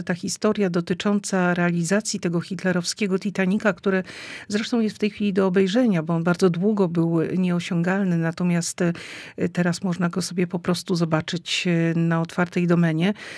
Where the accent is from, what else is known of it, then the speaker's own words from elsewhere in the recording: Gdańsk, Pomeranian Voivodeship, Poland; pochodzę z Gdańska i z Gdańskiem jestem związana, choć wiele, wiele lat mieszkałam poza Gdańskiem, to jednak nigdy tak naprawdę ten Gdańsk ze mnie nie wyszedł.